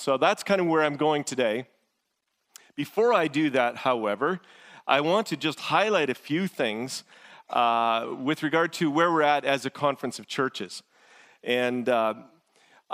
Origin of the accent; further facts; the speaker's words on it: Rosenort, Manitoba, Canada; coming back to my hometown of Rosenart, Manitoba. If any of you have been there, it's just an agricultural town like this, and I grew up on the farm